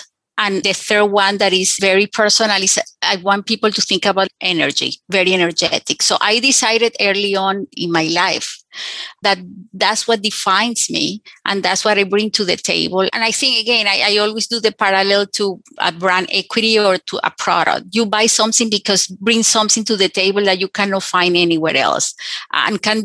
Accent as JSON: {"language": "English", "country": "Venezuela", "tie": "born or raised there", "moved": "yes", "lives_now": "United States", "said": "I grew up in Venezuela where I wasn't aware."}